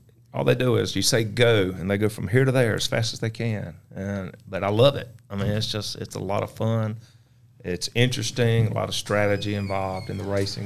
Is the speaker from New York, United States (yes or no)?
no; Hartsville, South Carolina, United States; Believe it or not, I was born and raised in Hartsville, South Carolina.